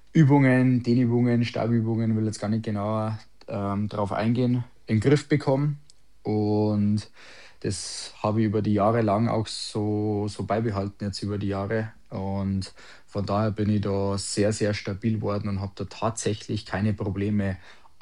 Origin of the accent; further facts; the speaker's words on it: Geisenhausen, Bavaria, Germany; also born or lived in Landshut; ich bin genau 98 geboren in Landshut, aber mein Heimatort ist ein bisschen außerhalb von Landshut, das ist Geisenhausen, circa 20 Minuten weg.